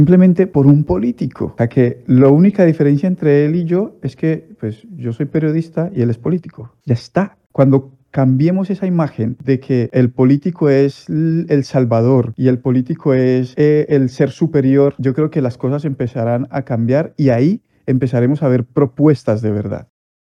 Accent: Colombia; es el podernos armar como colombianos libremente

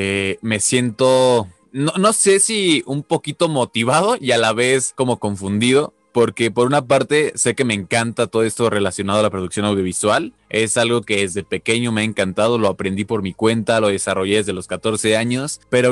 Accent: Mexico; Tengo 25 años, soy mexicano

